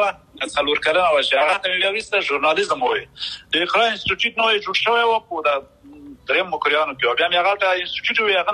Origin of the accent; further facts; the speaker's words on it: Aryob, Paktia, Afghanistan; now in United Arab Emirates; زه خو خپله د پکتیا د اریوب یم، او د اریوب ولسوالۍ کې یو کلی دی چکورکی ورته وایي، هغه هلته مې خاپورې کړي.